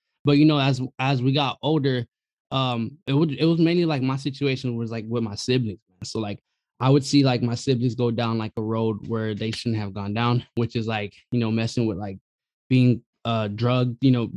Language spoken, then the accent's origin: English; Compton, California, United States; growing up in like, you know, 90s kids, so growing up in Compton during the 90s, it was like not as bad as like what I heard like from the 80s, because my pops always stayed here.